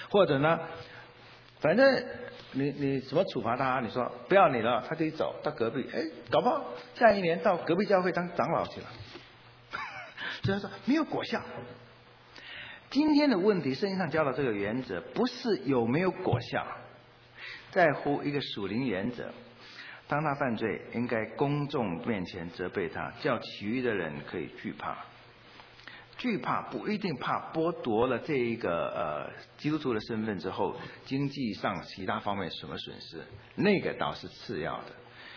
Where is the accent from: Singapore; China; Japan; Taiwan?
China; 我们中国人说法就是一个人犯了罪，判刑多少年，褫夺公权几年